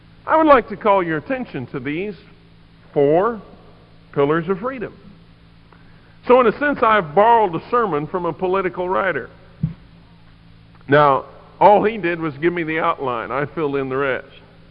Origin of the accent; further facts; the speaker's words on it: United States; the thing that concerns me the most as an American, as a patriot, and as a Bible believer